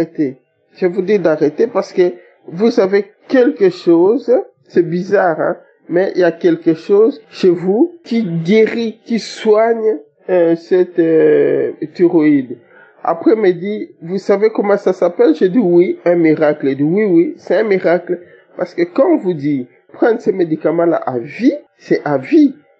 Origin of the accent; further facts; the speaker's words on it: DR Congo; now in Belgium; Je suis une Congolaise vivant en Belgique.